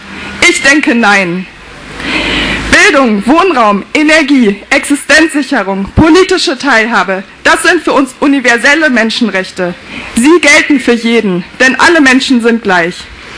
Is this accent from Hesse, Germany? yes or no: yes; Hesse, Germany; now in Bremen, Germany; bin 30 Jahre alt. Ich wohne seit 2003 in Bremen, bin hier zum Studium hergekommen. Ich komme aus Hessen, dort bin ich aufgewachsen.